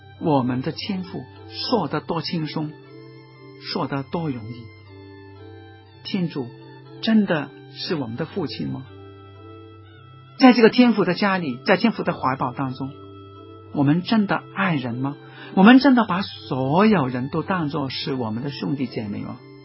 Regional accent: Hong Kong; 今天呢，我们香港人拥有很多东西

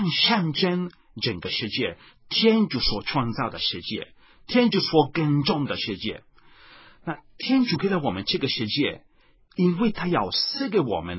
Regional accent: Italy; Chinese is a second language; 我是意大利人，你们可以感觉到我的口音不是那么标准的。那我们意大利人如同以色列人一样，我们非常享受好酒的好的美味

